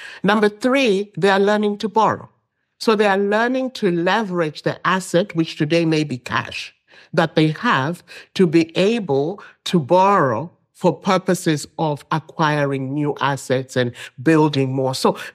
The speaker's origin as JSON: {"language": "English", "country": "Zambia", "said": "I will mention Zambia as well, my home country."}